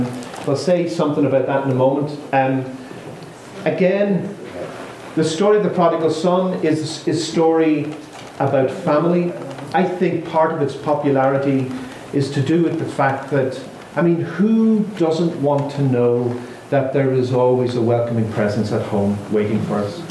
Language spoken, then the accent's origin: English; Bray, Leinster, Ireland; the beach in my hometown of Bray, which is just south of Dublin.